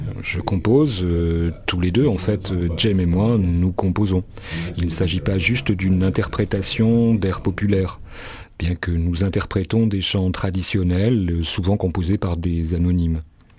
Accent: Erzincan, Turkey; also born or lived in Istanbul; je suis né à Erzincan, dans l'est de la Turquie. La musique que j'écoutais là-bas était toujours le barlam. Je suis alévi

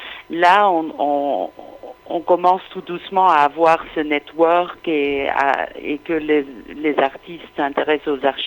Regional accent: Belgium; now in Copenhagen, Denmark; moi je suis belge en fait, donc je suis arrivée à Copenhague début des années 90

